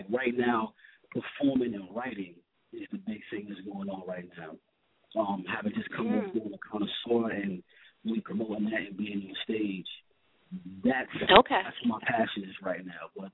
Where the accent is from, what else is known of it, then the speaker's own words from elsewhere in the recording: Brooklyn, New York, United States; I'm from Brooklyn, so, you know